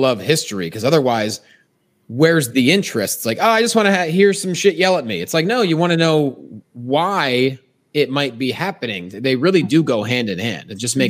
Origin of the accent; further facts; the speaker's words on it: Pennsylvania, United States; which is Gettysburg. I'm from Pennsylvania. So I go every year